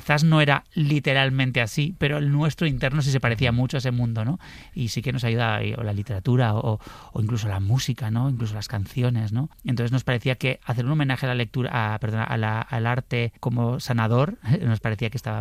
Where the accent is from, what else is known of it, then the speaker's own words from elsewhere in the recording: Pamplona, Navarre, Spain; now in Madrid, Spain; como yo vine desde Pamplona en el año 98, buscando un poco estudiar cine, pero también buscando un poco intentar encontrar quién era